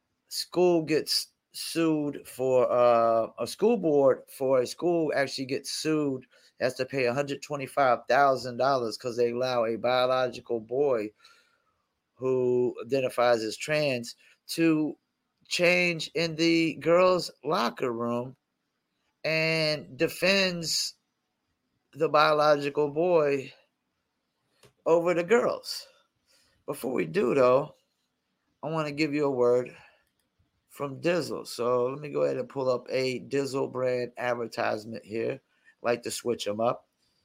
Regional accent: Fayetteville, North Carolina, United States; I'm from Vietnam, otherwise known as Fayetteville or Dreamville, as … calls it.

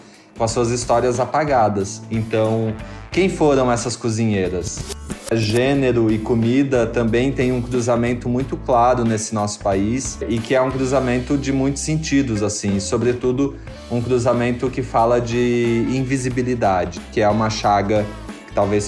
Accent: Santa Catarina, Brazil; Eu sou de uma cidade do interior de Santa Catarina, então uma cidade do interior do Brasil.

